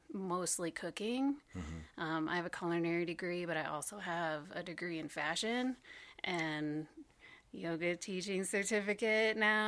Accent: DeKalb, Illinois, United States; No, I'm from DeKalb, Illinois.

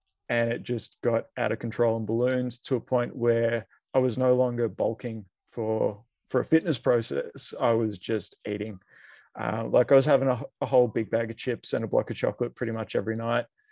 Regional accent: Melbourne, Victoria, Australia; so I'm from Melbourne, 36.

